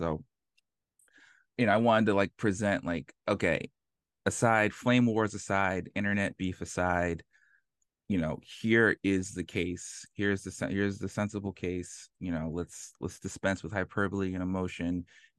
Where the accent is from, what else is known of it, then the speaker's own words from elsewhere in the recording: Philadelphia, Pennsylvania, United States; Okay, yeah, I can do the quick Cliff Notes version. I'm from Philadelphia.